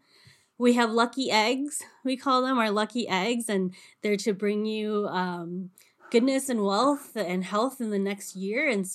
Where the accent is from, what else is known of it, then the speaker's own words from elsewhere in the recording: United States; And so everybody knew I was from America.